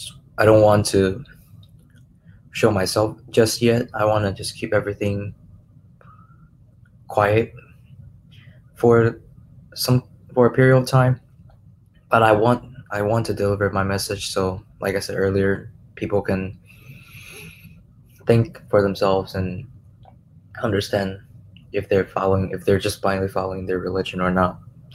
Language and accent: English; Taiwan; Well, growing up in Taiwan, we're mostly Buddhist and Taoist.